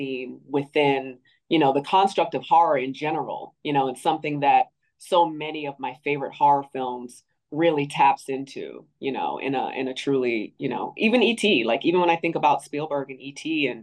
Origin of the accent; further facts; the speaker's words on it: Baltimore, Maryland, United States; I grew up in Baltimore. I'm a Maryland girl.